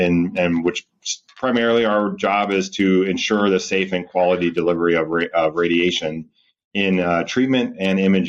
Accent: Norwalk, Ohio, United States; now in Columbus, United States; I came from a small town called Norwalk, Ohio, which is near Sandusky.

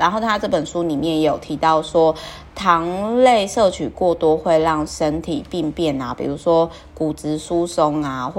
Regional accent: Kaohsiung, Taiwan; 因为我老家是在高雄嘛

